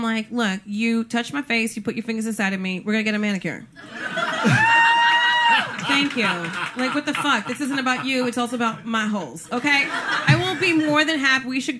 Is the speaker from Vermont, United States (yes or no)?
no; New Jersey, United States; Because, like, I'm from Jersey. I had a car in Jersey.